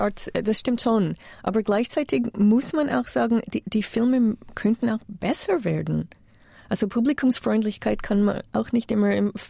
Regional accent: Canada; und ich kenne das auch als Kanadierin, muss ich das sagen, weil Kanada war lang auch in einer ähnlichen Lage.

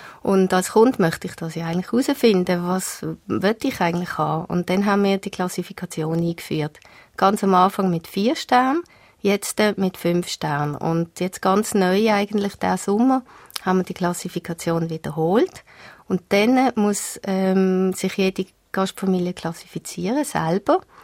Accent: Switzerland; als Schweizer will man das vielleicht nicht unbedingt

